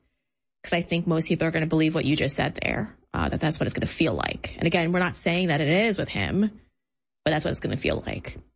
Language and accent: English; New York, United States; I'm a New Yorker, and so everything north these days has just gone completely woke